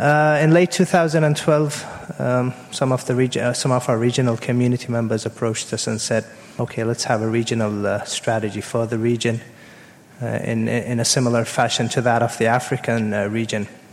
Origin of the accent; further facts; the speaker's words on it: Jordan; English is a second language; I come from Jordan.